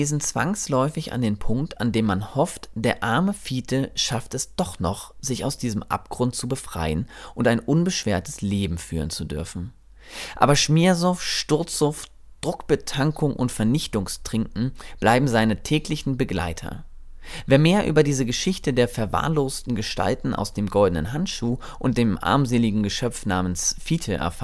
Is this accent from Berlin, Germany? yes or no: yes; Berlin, Germany; So war es dann für mich als Berliner teilweise auch schon recht schwer, dem Seemannsgarn zu folgen.